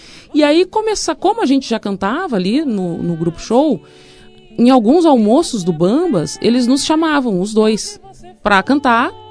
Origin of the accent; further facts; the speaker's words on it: Rio Grande do Sul, Brazil; also born or lived in Salvador; ah, mas você considera mais baiana ou gaúcha? Eu disse, eu sou baianuxa. É isso que eu sou, baianuxa.